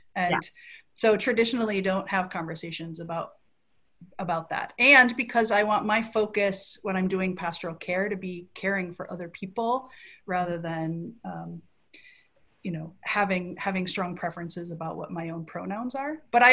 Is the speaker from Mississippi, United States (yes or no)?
no; South Dakota, United States; So I grew up in South Dakota, and how we use terms like gender or sex is very different than here in San Francisco.